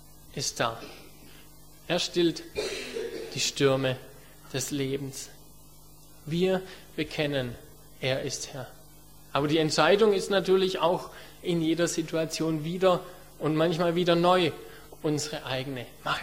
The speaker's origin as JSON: {"language": "German", "country": "Germany", "said": "ich war spät dran, ich bin Deutscher, ich will pünktlich sein."}